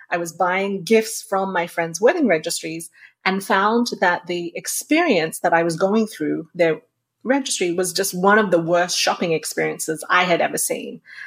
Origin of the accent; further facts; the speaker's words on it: Australia; You're growing up in Australia. It's a very remote country in that it's literally on the other side of the world.